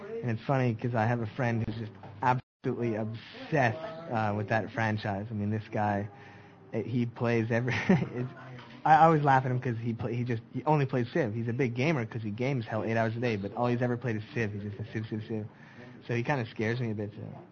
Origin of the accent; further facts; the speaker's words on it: Calgary, Alberta, Canada; I'm from Calgary, so I'm a Flames fan, but I'm a Canada fan second.